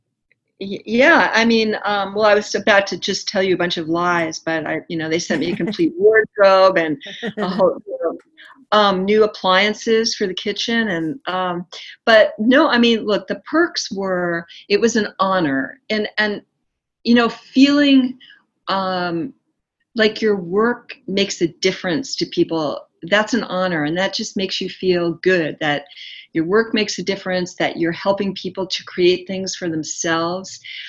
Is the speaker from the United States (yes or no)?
yes; New York, United States; He's from the New York school. I come from New York. I could really relate.